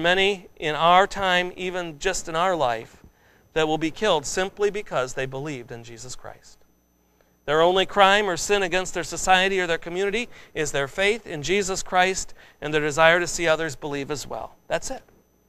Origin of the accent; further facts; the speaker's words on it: United States; Now, I'm thankful I'm an American, aren't you?